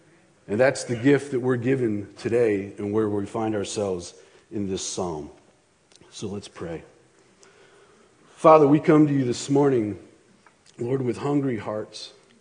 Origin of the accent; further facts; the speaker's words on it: Oregon, United States; I'm from Oregon. The air's thinner there.